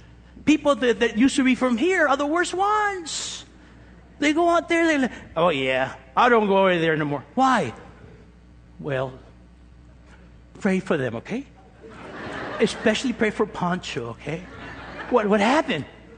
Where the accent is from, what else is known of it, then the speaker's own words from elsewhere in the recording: Los Angeles, California, United States; I said, de los Estados Unidos, United States. Ah, el este de Los Ángeles, huh? He said, ah, East LA, huh? Oh, yeah